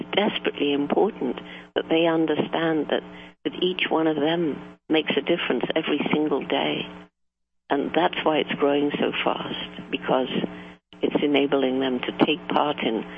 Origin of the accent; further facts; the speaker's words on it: United Kingdom; but also the UK, I'm British, and we see completely different temperatures than I knew as a child.